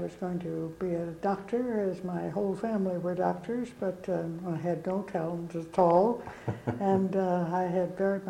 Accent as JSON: {"language": "English", "town": "St. Paul", "region": "Minnesota", "country": "United States", "tie": "born or raised there", "said": "I was born and reared in St. Paul, Minnesota"}